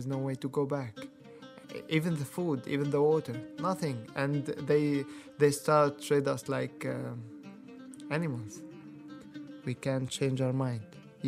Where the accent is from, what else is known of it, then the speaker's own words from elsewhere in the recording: Damascus, Rif Dimashq, Syria; now in Ireland; I'm from Damascus. I like my old life.